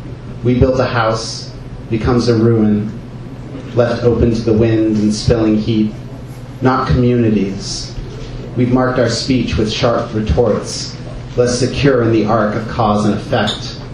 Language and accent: English; Philadelphia, Pennsylvania, United States; We're the New Philadelphia Poets. We're up here from Philadelphia, reading in New York.